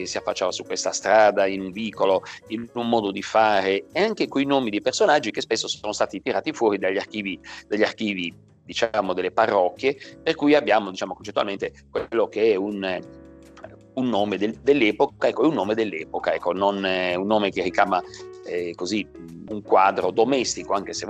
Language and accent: Italian; Cagliari, Sardinia, Italy; born there; io fondamentalmente ho 60 anni, vivo a Cagliari, sono nato a Cagliari